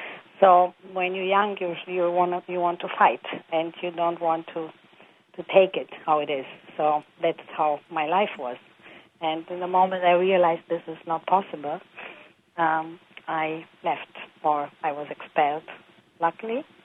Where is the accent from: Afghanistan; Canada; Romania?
Romania; And then when I told him I'm from Romania, he was quiet